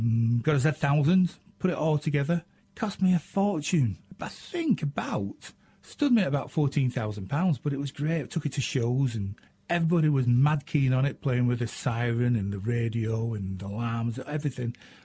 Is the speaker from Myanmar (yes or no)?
no; England, United Kingdom; accent: English northern; It's my English northern accent. We do talk a little strange up here.